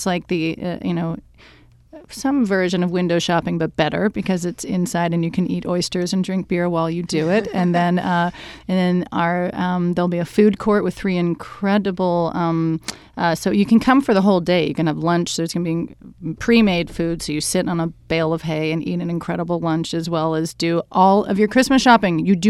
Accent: Canada; being a Canadian who doesn't have Thanksgiving.

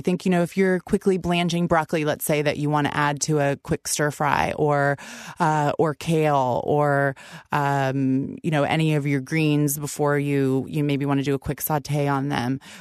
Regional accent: California, United States; And then I'm originally from California. So there are things that I grew up with, things like artichokes in the book as well.

